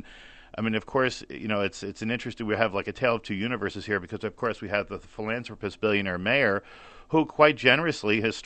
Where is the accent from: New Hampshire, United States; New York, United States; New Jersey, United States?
New Jersey, United States; Now, I'm from New Jersey